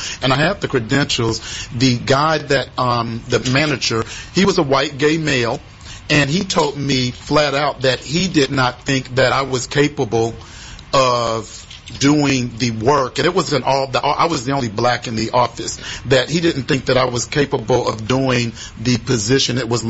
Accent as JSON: {"language": "English", "region": "Michigan", "country": "United States", "tie": "born or raised there", "lives_now": "Texas", "said": "I grew up in Michigan, and I didn't have that type of discrimination because I wasn't even dealing with my sexuality."}